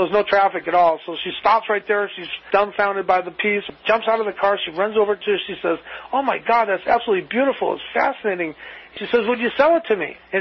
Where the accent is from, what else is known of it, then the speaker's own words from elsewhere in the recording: Chicago, Illinois, United States; a coin slot like I grew up with as a child growing up in Chicago.